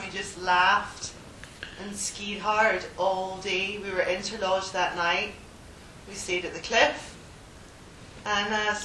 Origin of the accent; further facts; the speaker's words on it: Scotland, United Kingdom; Bonnie, Scotland.